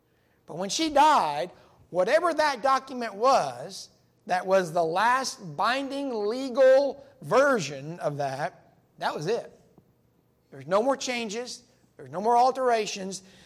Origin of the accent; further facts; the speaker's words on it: Tahlequah, Oklahoma, United States; There was a lady that we grew up with in Tahlequah, Oklahoma.